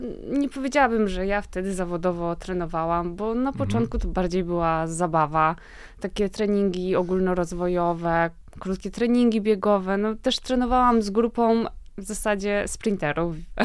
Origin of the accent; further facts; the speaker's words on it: Kielce, Świętokrzyskie Voivodeship, Poland; Tak, myślę, że z biegów przełajowych w ogóle u nas w Kielcach bardzo dużo osób zaczęło swoją przygodę z bieganiem i z lekkoatletyką